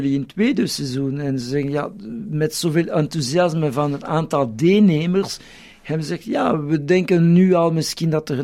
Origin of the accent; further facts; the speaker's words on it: Belgium; ik ben niet Australisch, ik ben Belg